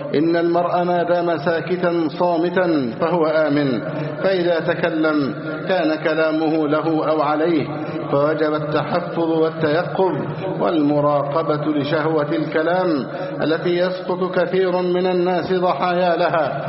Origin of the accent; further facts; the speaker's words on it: Egypt; اللهم احفظ بلدنا مصر أمنا أمانا، سخاء رخاء